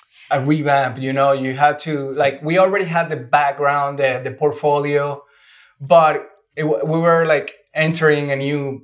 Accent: Venezuela; Well, she's from Colombia, and I'm from Venezuela, but we met in Venezuela.

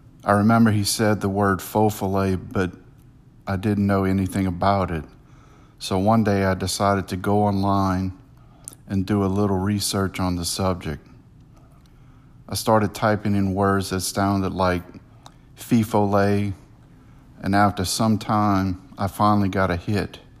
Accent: Louisiana, United States; And growing up in Louisiana, I used to hear a lot of French words that I didn't understand.

